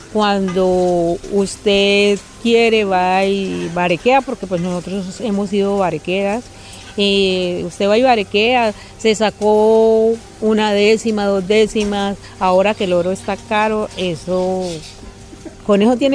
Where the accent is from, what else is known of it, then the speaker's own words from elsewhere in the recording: Istmina, Chocó, Colombia; born there; Tengo 58 años de edad, nací en Ismina, Chocó. He recorrido casi parte de Colombia, mucha.